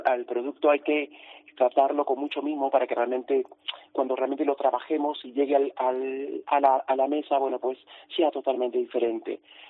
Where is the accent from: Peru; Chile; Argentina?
Peru; now in Spain; yo soy de Perú y lo que realmente hacemos es la comida fusión.